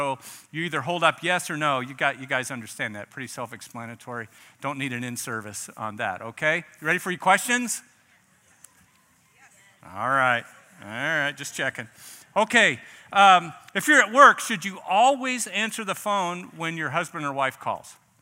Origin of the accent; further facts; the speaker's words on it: Miami, Florida, United States; I grew up in Miami.